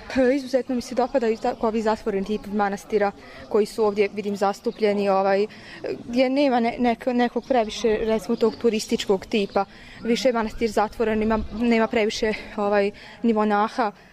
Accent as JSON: {"language": "Serbian", "town": "Kozarska Dubica", "region": "Republika Srpska", "country": "Bosnia & Herzegovina", "said": "inače sam iz Kozarske Dubice, studiram u Banja Luci"}